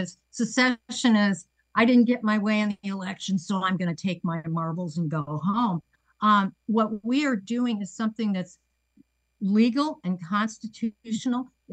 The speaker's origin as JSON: {"language": "English", "region": "Illinois", "country": "United States", "tie": "born or raised there", "said": "Well, I think growing up in Illinois, it's a wonderful place with wonderful people and the most fertile farmland in the world"}